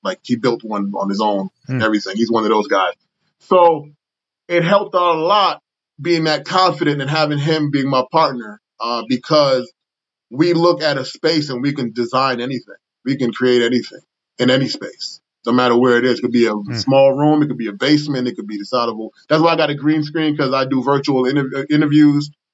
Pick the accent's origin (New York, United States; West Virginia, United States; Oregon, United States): New York, United States; Brooklyn; now in Washington, D.C. area, United States; I mean, I'm from New York, Brooklyn. That was where I was raised. I am Panamanian, but I was raised in Brooklyn, New York. And when I moved here, I tell everyone it did save my life.